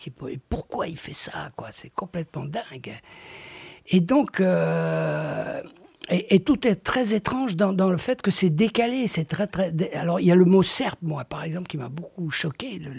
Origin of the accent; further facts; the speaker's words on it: Brussels, Belgium; Je suis bruxellois.